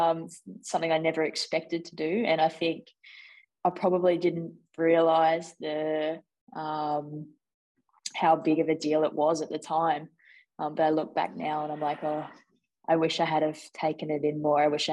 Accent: Launceston, Tasmania, Australia; I grew up in Launceston, and to play cricket you had to be in Hobart.

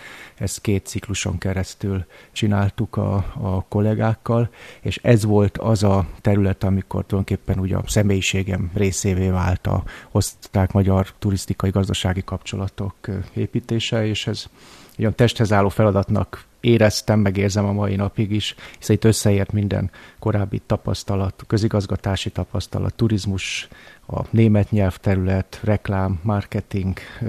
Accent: Hungary; Idén lesz egyébként 13. éve, hogy családommal Pécsben élek, ami magyarként nem egy, hogy mondjam, kognitív diszonancia

